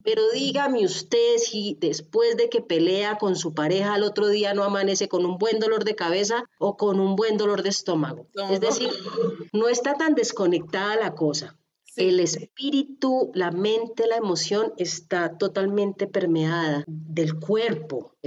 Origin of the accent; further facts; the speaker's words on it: Bogotá, Colombia; yo nací en Bogotá, soy de cultura bogotana, pero rastreando en mis ancestros, yo tengo ancestros chamanes muiscas.